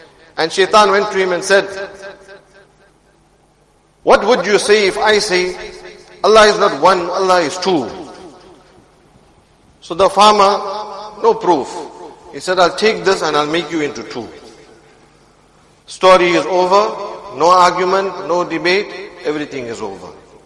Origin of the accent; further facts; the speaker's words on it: South Africa; You know, in history, you read about the people of South Africa, the Khoisan. I'm a Khoisan, okay?